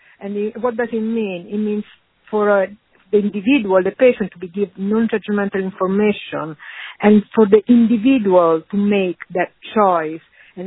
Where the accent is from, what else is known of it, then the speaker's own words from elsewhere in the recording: Italy; accent: Italian; English is a second language; I hope people can cope with my Italian accent.